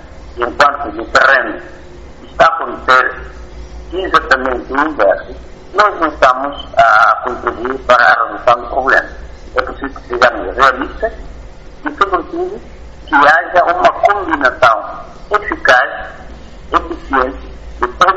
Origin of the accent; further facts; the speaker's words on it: Mozambique; nós, como moçambicanos, sentimos que os objetivos não foram alcançados